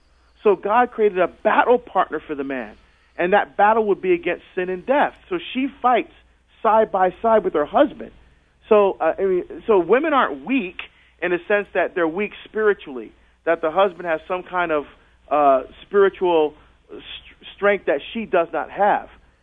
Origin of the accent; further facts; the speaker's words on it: Hillside, New Jersey, United States; No, I'm from Hillside, man, but Bloomfield's not too far.